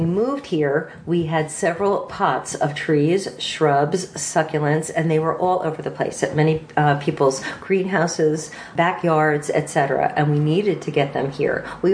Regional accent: Mamaroneck, New York, United States; now in Neversink, United States; I grew up in Mamaroneck in Westchester County.

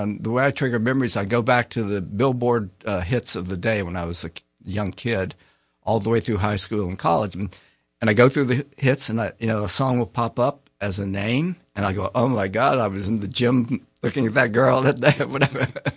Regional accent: Louisiana, United States; I grew up in Louisiana. My father was a bull riding kid in the Depression.

